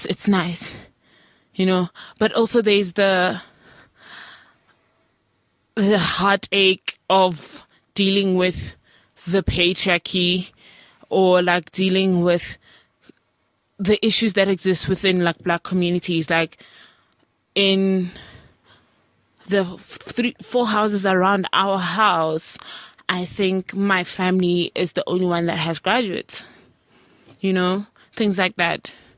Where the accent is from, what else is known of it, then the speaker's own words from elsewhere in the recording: Rustenburg, North West, South Africa; I say Rustenburg because every time I say I'm from Muruleng, people do not know where that is.